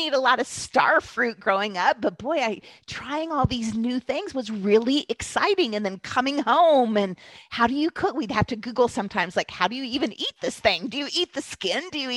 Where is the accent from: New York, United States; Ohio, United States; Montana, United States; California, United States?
California, United States; My family grew up eating lots of fruit. We grew up in California, you know, had lots of fruit and veggies around us.